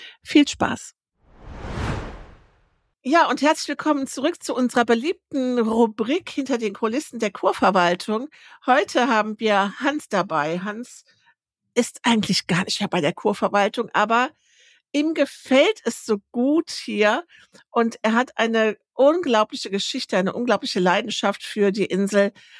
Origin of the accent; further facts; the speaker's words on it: Rhineland, Germany; ich bin Rheinländerin.